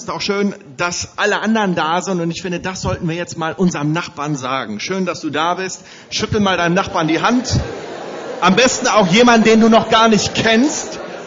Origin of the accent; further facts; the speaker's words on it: Bavaria, Germany; für mich als Deutscher im Ausland groß geworden. Ich bin in Bayern groß geworden. Und von daher ist es so, Bayern hat mich sehr geprägt